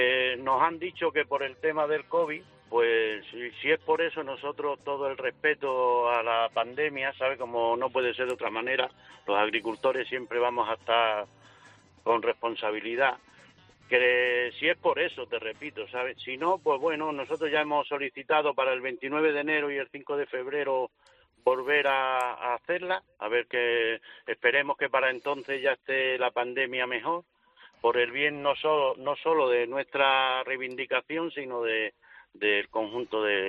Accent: Jarandilla de la Vera, Extremadura, Spain; Pues ahora mismo estoy aquí en mi pueblo, en Jarandilla

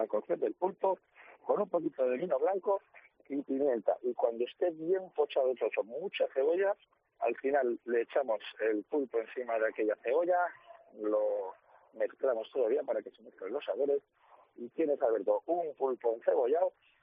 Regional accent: Levante, Spain; Yo te voy a traer dos recetas rápidas de mi patria chica de allá del Levante

